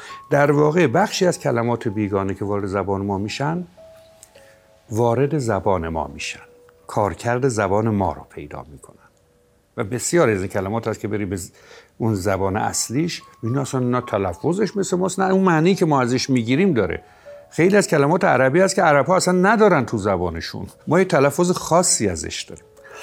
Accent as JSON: {"language": "Persian", "town": "Neyshabur", "region": "Razavi Khorasan", "country": "Iran", "tie": "born or raised there", "said": "چون اهل اصفهان نیستم، ولی انس تو با من از بین نمیره. یا من یه دفعه به عالم کودکیم برم مثلا نیشابوری با شما صحبت کنم"}